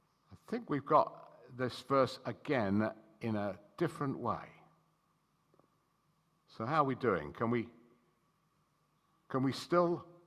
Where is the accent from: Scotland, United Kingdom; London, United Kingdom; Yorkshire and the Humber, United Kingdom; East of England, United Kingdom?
East of England, United Kingdom; Hemel Hempstead; when I was a boy growing up in Hemel, we had the scripture exam